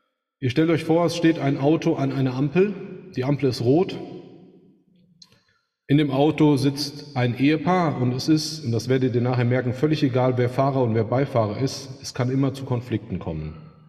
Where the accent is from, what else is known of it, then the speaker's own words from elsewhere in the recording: Hesse, Germany; weil ich als Hesse doch manchmal ein bisschen andere Art und Weise habe, auch mit anderen umzugehen